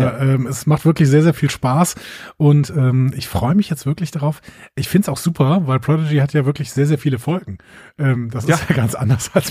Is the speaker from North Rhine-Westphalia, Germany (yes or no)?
yes; Aachen, North Rhine-Westphalia, Germany; Als Rheinländer sollte ich niemals über Tschechien reden.